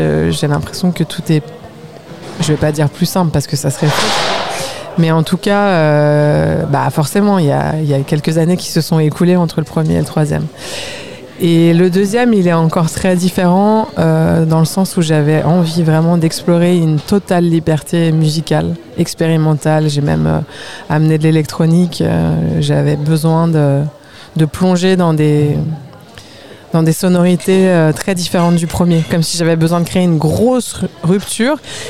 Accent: France; born there; je suis née en France

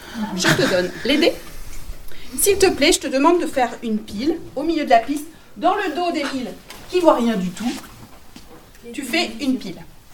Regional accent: Pays de la Loire, France; Nous venons de Vendée.

